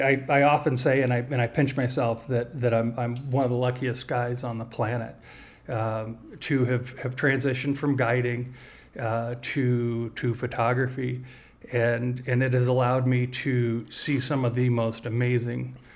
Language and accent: English; Pennsylvania, United States; born there; also born or lived in Indiana / Texas / Iowa; You know, I was born in Pennsylvania, but moved all over. You know, lived in Indiana, Texas, Iowa.